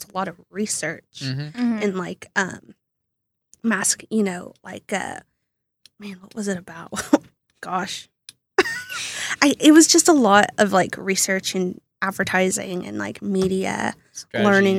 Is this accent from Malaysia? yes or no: no; Midlothian, Texas, United States; I'm from the Dallas area. It's a suburb called Midlothian.